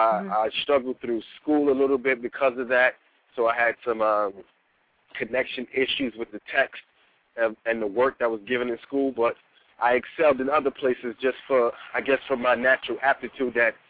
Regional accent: Harlem, New York, United States; Yeah, Harlem was tough. I grew up, parents

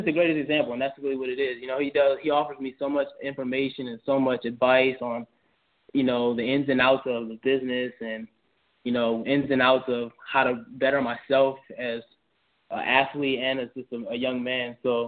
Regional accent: Glenarden, Maryland, United States; And just growing up in Maryland was just I'm really proud of where I'm from. You know, I grew up playing in Glen Arden, Maryland, for Glen Arden Bulldogs, Peppermill Pirates.

